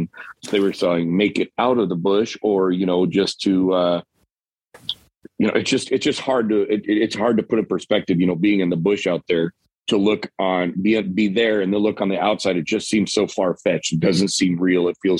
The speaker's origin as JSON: {"language": "English", "town": "Dillingham", "region": "Alaska", "country": "United States", "tie": "born or raised there", "said": "So well, I grew up in Dillingham, Alaska. It's a town of like 2,500, 3,000 people."}